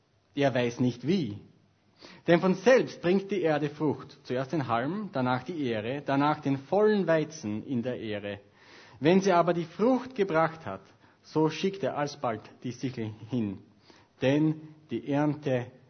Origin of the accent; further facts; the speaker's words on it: Austria; born there; also born or lived in Sweden; Ich bin vor 5 Monaten aus Schweden nach Österreich übersiedelt. Ich bin gebürtiger Österreicher. Es kann sein, dass es sich nicht ganz so anhört. Ich habe mehr als 11 Jahre in Schweden gewohnt. Zurzeit wohnen wir bei meinen Eltern. Ich bin über 30 Jahre.